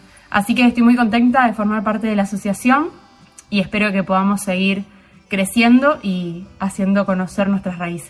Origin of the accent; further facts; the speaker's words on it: Rafaela, Santa Fe, Argentina; soy oriunda de Rafaela